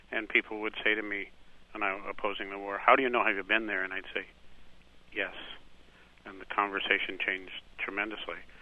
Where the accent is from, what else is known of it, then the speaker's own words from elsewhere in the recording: North Dakota, United States; now in Placerville, United States; I'm originally from North Dakota, but live in California